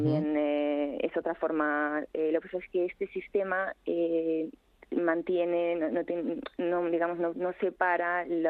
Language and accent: Spanish; Castile and León, Spain; Yo vivía en mi pueblo, en León